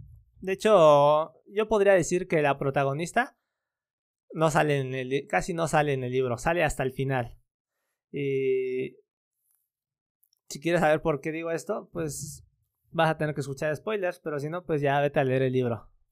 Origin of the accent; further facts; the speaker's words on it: Mexico; yo como soy mexicano